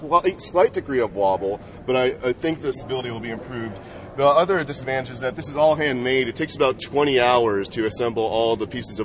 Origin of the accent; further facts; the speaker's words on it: Midwest, United States; So, I'm from the Midwest.